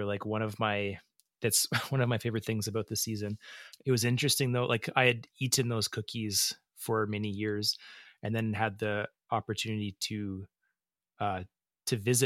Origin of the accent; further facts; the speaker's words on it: Calgary, Alberta, Canada; on the street that I grew up on in Calgary and where my folks still live.